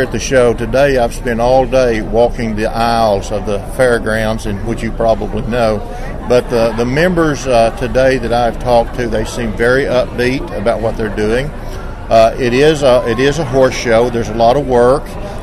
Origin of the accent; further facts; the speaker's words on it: the South, United States; I'm from the South, and so I understand how the weather in the South can be.